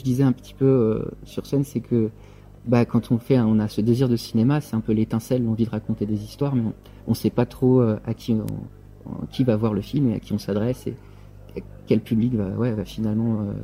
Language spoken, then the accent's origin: French; Auxerre, Bourgogne-Franche-Comté, France; now in Nemours, France; Et sinon j'ai grandi à Auxerre, dans l'Yonne, voilà, dans un petit village juste à côté d'Auxerre.